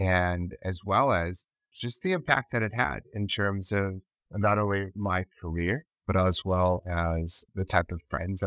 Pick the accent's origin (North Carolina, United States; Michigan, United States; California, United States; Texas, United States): California, United States; Los Angeles; And I grew up in Los Angeles. So a lot of people find it very interesting that there weren't other Koreans when I was growing up.